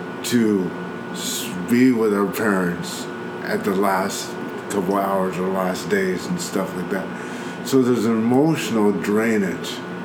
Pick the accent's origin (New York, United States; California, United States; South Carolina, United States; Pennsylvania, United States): Pennsylvania, United States; Harrisburg; You know, I grew up in Harrisburg. I just, you know, had these terrible experiences with racism at 6 years old.